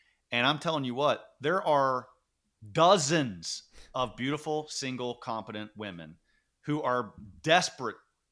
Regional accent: Charlotte, North Carolina, United States; I'm a Southern Catholic, right? So growing up in Charlotte in the 80s, you were the weird Catholic kid in the neighborhood

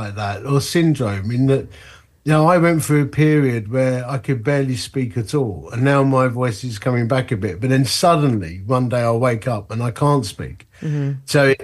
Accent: London, United Kingdom; accent: London; also born or lived in Essex; So the accent's London. I'm from the east end of London and Essex originally, but now I live in the middle of the country near Sheffield. Actually, just south of Sheffield in a county called Derbyshire. I'm 52, married to Karen, got two adult daughters.

